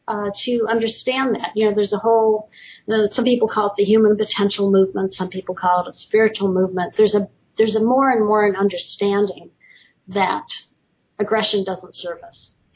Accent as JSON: {"language": "English", "town": "Detroit", "region": "Michigan", "country": "United States", "tie": "born or raised there", "said": "No, actually, you know, I grew up in Detroit, so I actually am on the other side."}